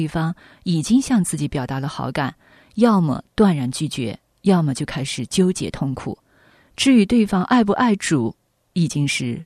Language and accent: Chinese; China; 就是我们中国人在寻求配偶这件事上